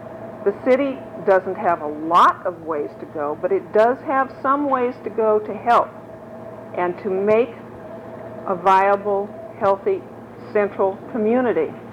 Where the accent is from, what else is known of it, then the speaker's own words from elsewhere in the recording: Los Angeles, California, United States; now in Hanford, United States; I grew up in Los Angeles. Moved to Hanford with my husband, who kept telling me this is God's country.